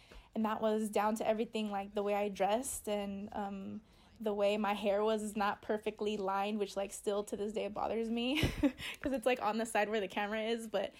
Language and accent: English; Pasadena, California, United States; also born or lived in Sierra Madre; But I was born in Pasadena at Huntington, and then I spent the early formative years in Sierra Madre, which is not far from Pasadena. And then I came to Pasadena to live during my high school years.